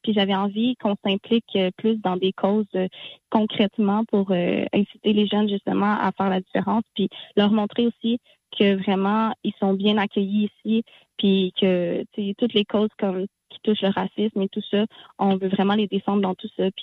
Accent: Haiti; Moi, je suis haïtienne

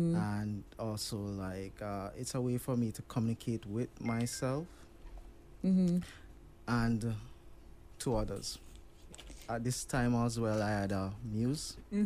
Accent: Jamaica; now in Trinidad and Tobago; I'm actually a Jamaican. I've been in Trinidad almost 16 years now.

